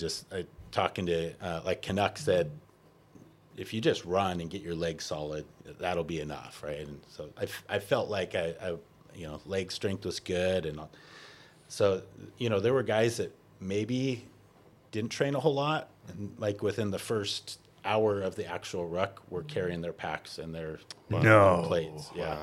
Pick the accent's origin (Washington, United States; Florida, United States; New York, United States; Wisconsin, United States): Washington, United States; So I grew up in Washington, and I have a brother that lives in Seattle.